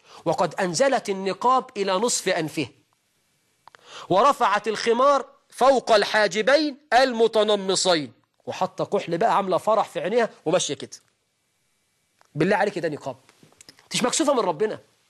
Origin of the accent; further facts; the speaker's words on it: Egypt; زي عندنا في مصر في الريف والصعيد